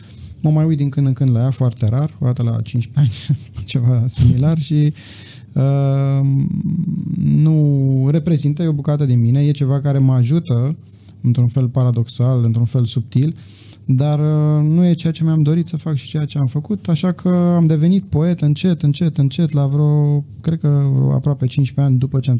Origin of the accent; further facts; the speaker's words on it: Focșani, Vrancea County, Romania; now in Bucharest, Romania; din constrângerile unui oraș foarte mic și plat, care este orașul Focșani